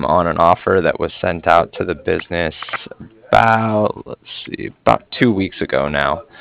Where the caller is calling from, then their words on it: Cardiff, Wales, United Kingdom; I'm calling from Cardiff. That's C-A-R-D-I-F-F, like Frank at the end.